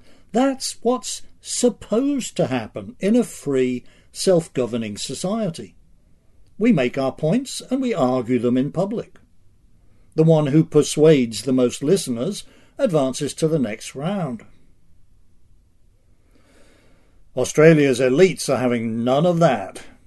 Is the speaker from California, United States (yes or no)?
no; Huntington, New York, United States; There's a little flap going on here in my hometown of Huntington, Long Island.